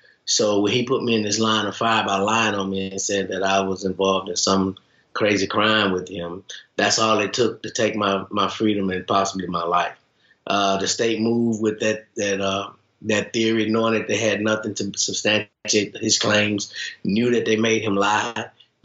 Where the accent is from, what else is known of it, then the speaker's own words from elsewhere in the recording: Texas, United States; occurred in the small town, Burleson County, which was like 35 miles away from my hometown.